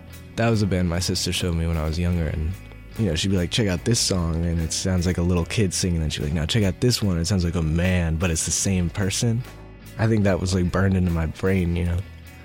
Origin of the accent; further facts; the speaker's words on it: Philadelphia, Pennsylvania, United States; I'm from Philadelphia.